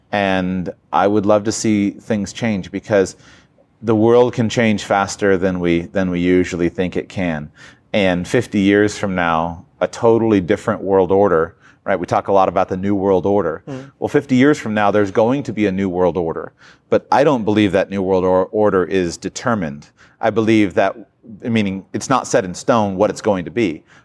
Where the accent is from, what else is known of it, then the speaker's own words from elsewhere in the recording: United States; I come from the United States of America, but I really don't feel very much kinship with U.S. Americans